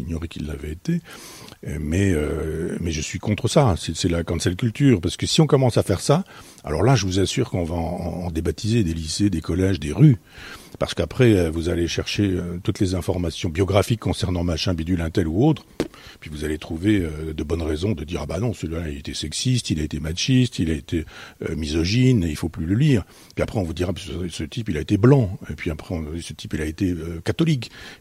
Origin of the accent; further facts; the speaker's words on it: Alençon, Normandy, France; à côté de mon village natal, à Alençon